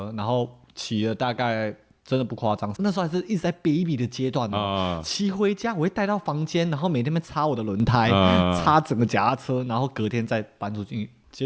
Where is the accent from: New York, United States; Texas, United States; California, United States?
California, United States; Temple City; 我觉得我是在南加长大的，然后在 LA 的 Temple City